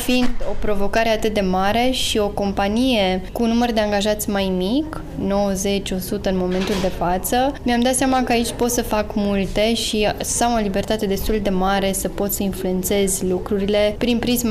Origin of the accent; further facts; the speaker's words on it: Alba Iulia, Alba County, Romania; Eu sunt din Alba Iulia, am terminat liceul de filologie, engleză și franceză. Bineînțeles că am venit la Cluj.